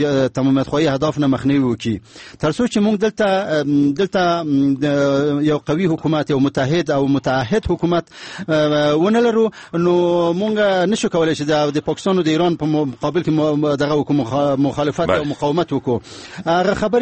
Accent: Afghanistan; ما افغان هستم و مسلمان هستم و خاک پای ملت مؤمن و مجاهد افغانستان هستم.

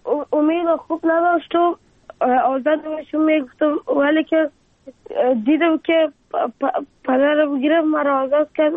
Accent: Afghanistan

